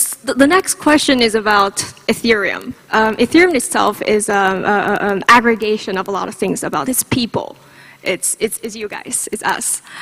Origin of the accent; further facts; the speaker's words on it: China; my story living in China, growing up in China, had this experience of secondhand liberalism